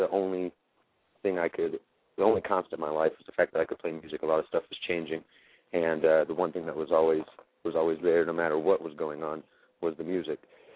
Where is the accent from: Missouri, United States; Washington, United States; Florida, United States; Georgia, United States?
Georgia, United States; I grew up right outside of Atlanta, in just a small suburban area